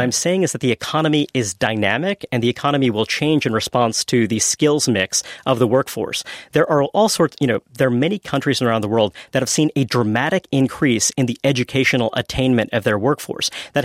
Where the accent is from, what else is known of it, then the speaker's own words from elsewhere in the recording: Brooklyn, New York, United States; I'm from Brooklyn, New York. It's a place where we have lots of flourishing immigrant communities, and it's terrific.